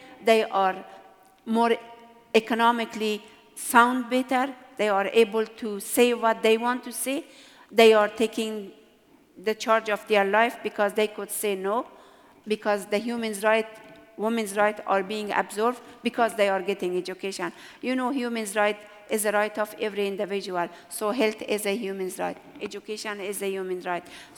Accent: Afghanistan; when I was growing up in Afghanistan, I just day to day, I saw that many women are being taken to the graveyard because they were delivering baby.

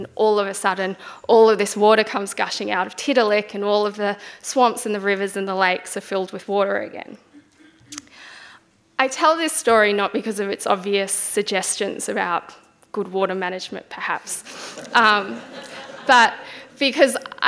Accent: Australia; now in Melbourne, Australia; I grew up in Townsville in Adelaide and spent nearly 10 years living in the inner city here in Melbourne

